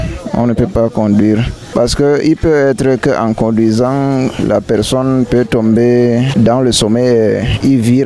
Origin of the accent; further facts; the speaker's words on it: Maroua, Far North, Cameroon; je suis de Maroua.